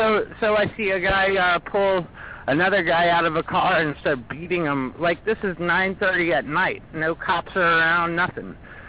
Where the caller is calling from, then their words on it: Washington, District of Columbia, United States; I was up here in my multicultural hellhole called D.C. doing my laundry in a cesspool.